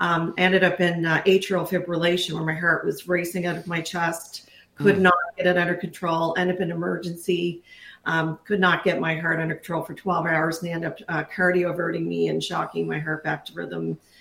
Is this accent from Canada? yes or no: yes; Halifax, Nova Scotia, Canada; I'm from Halifax, Nova Scotia, Canada.